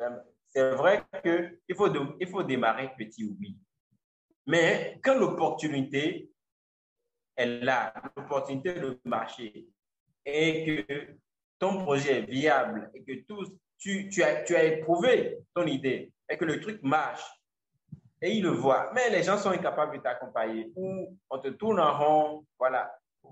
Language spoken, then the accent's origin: French; Benin; si nous, on dit on est béninois, on veut se limiter